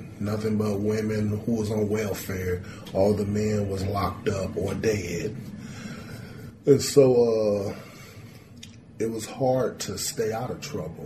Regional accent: Chicago, Illinois, United States; So she took me from the New York State prison and brought me to Chicago, mm-hmm. where I grew up in Chicago.

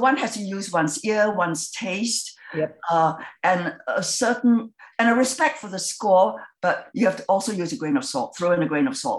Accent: Singapore; I come from Singapore, which is a multicultural society

